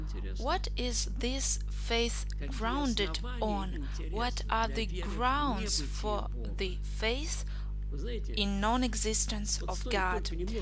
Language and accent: English; Sergiev Posad, Moscow Oblast, Russia; I come from Sergiev Posad, and there is Lavra, and there is an academy.